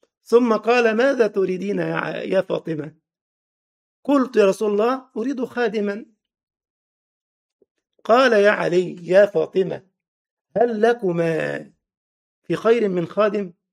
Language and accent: Arabic; Egypt; كان زمان عندنا في مصر اغنيه كده بيقول لك